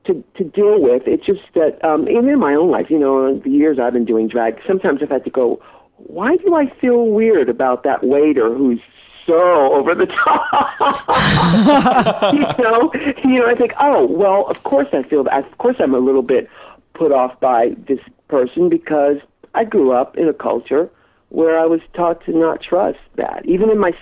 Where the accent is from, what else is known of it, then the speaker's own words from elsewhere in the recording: San Diego, California, United States; when I was growing up in San Diego, I would go to the beach on the bus because we didn't live near the beach.